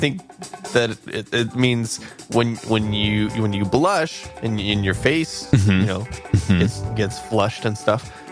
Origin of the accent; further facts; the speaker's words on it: Scotland, United Kingdom; We're Scottish.